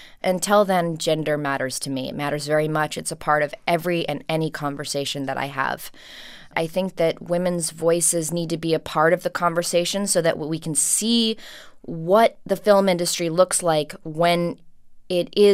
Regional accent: Los Angeles, California, United States; and I'm third generation, born and raised in Los Angeles.

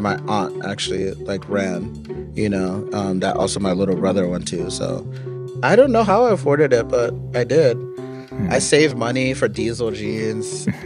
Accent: Gaithersburg, Maryland, United States; Yeah, it's like a huge community of Liberians. I think that's like one of the big reasons that we ended up relocating there.

